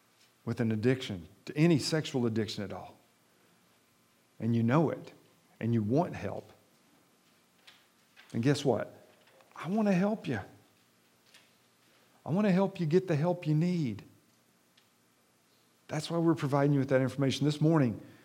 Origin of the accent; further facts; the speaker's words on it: Kentucky, United States; I'm not a trained counselor. I'm a hillbilly from Kentucky.